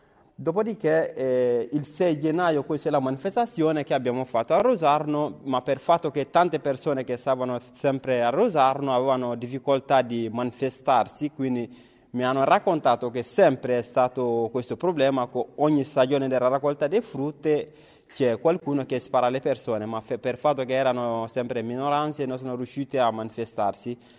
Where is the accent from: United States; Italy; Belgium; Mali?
Mali; Italian is a second language; vengo dal Mali.